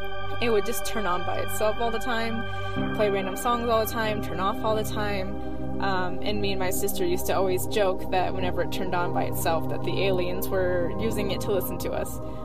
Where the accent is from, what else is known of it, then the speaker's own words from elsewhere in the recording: Iowa, United States; now in Utah, United States; I live in Utah, but I grew up in Iowa, so the story I'm going to tell happens in Iowa.